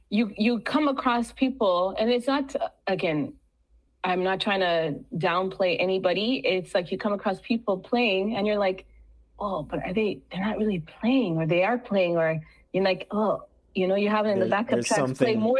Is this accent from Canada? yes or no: yes; Montreal, Quebec, Canada; And I said, hi … I'm from Montreal. I can play pan too.